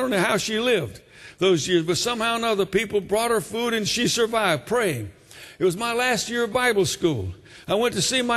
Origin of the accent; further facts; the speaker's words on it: Connecticut, United States; I'm from Connecticut originally, but she moved back among her folks